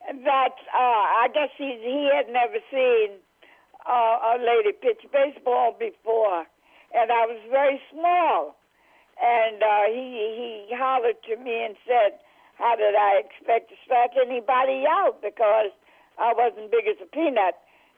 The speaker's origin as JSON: {"language": "English", "region": "South Carolina", "country": "United States", "tie": "born there", "said": "Well, actually, dear, where I came from, I was born in South Carolina. And down south, we really had nothing else to do."}